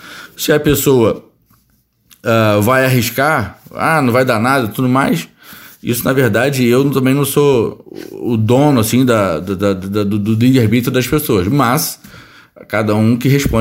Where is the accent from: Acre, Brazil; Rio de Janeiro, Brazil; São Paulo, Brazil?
Rio de Janeiro, Brazil; Niterói; moved away; eu não sou daqui do Rio Grande do Sul, eu sou natural de Niterói